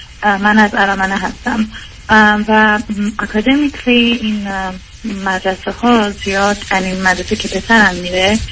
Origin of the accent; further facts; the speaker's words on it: Iran; ارامنه من که در ایران بزرگ شدم